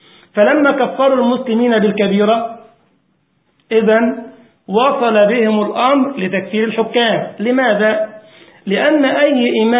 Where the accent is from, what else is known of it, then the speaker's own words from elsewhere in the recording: Egypt; هتجد فرقهم المعاصرة مثلا كان في بلدنا مصر أسموا أنفسهم الهجرة والتكفير